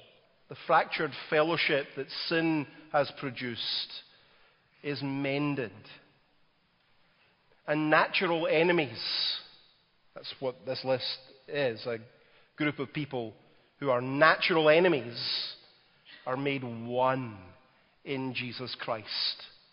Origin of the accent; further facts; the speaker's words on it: Glasgow, Scotland, United Kingdom; In the center of Glasgow, my hometown in Scotland, there's a bridge built over an 8-lane highway.